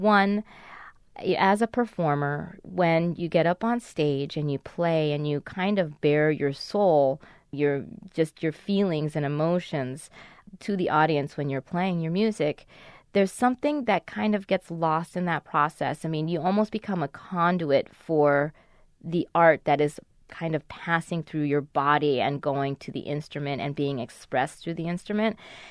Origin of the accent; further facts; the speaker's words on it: United States; Growing up in the United States, it was difficult for me to kind of have a kind of a cultural exposure